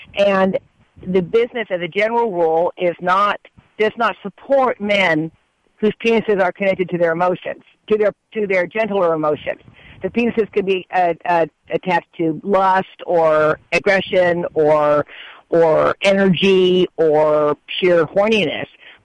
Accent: Berkeley, California, United States; And I'm from Berkeley as well

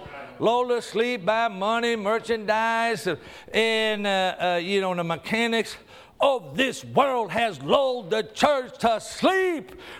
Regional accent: Yuma, Arizona, United States; born there; I was born in Yuma, Arizona. I was born out there in the desert.

